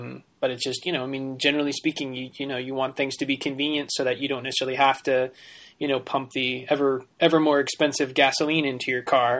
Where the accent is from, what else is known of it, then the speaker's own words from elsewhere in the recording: New York, United States; As a New Yorker, I understand that completely.